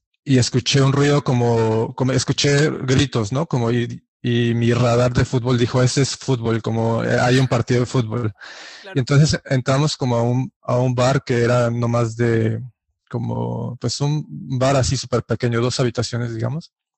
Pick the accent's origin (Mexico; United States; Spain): Mexico; Y tú, y yo decía mexicano y todos los japoneses eran como, ah, México, México, como súper contentos de recibir un mexicano